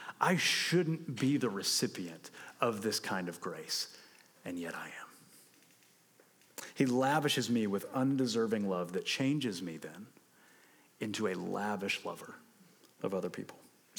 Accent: Atlanta, Georgia, United States; I grew up in Atlanta, so they invite me to the Six Flags hang.

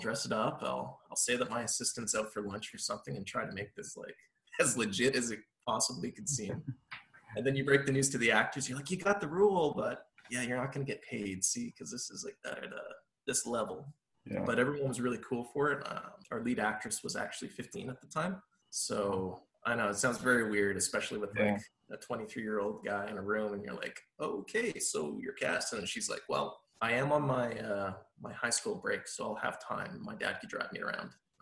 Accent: Sherwood Park, Alberta, Canada; I ended up coming back to my hometown of Sherwood Park in Alberta, Canada.

